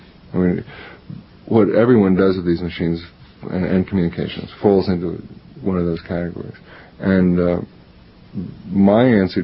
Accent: Roslyn, New York, United States; also born or lived in Chicago, United States; I was born in Chicago. Didn't live there very long, though. I grew up actually in Long Island, Roslyn, Long Island.

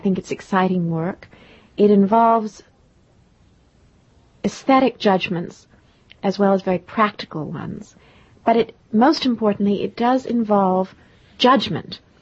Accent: Oxford, South East England, United Kingdom; born there; And I was born in Oxford, in England.

